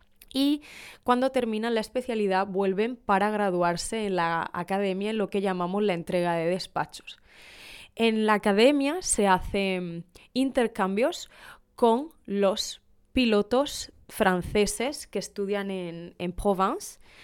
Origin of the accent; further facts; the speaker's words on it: San Javier, Region of Murcia, Spain; Yo soy de un pueblo que se llama San Javier. San Javier está cerca de la playa, al lado del mar. Es muy bonito, es bastante grande, todavía no es ciudad, pero estamos en proceso.